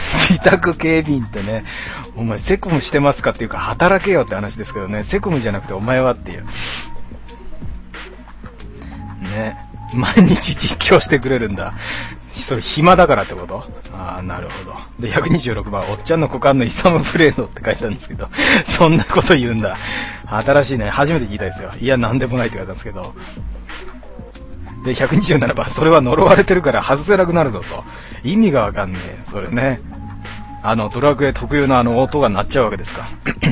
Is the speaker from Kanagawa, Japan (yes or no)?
yes; Kanagawa, Japan; 自分は神奈川出身で、別にもう出たことないですよ、ほとんどね、神奈川ね、神奈川ですよ。